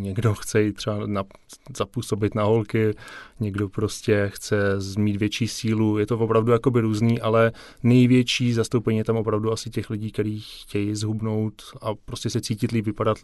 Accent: Tábor, South Bohemian Region, Czechia; jsem z Tábora, což je prostě menší město

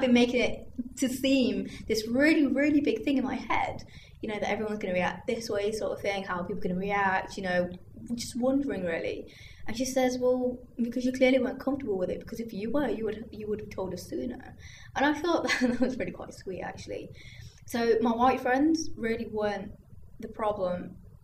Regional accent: Nottingham, East Midlands, United Kingdom; I'm originally from Nottingham, so I haven't come too far off. My parents were born in Pakistan, I was born in England. At the moment, I'm living on campus

